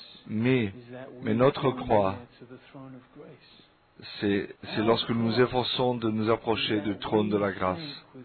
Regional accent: England, United Kingdom; Même si je suis d'Angleterre, ça c'est vraiment ma famille et ma maison.

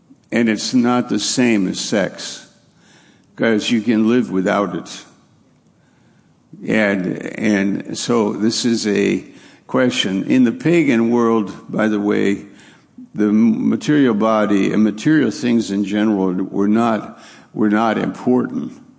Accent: Rome, New York, United States; I had an uncle in Clayton who was, I believe, we're from Rome, New York, so he was the first Roman lost in World War II.

